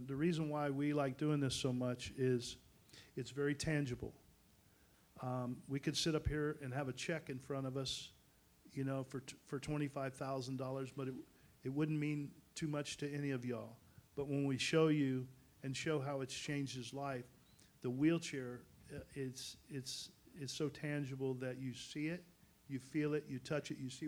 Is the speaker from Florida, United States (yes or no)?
yes; Florida, United States; And I'm the guy from South Florida, and the Kors people were kind of recommended the Miami Project.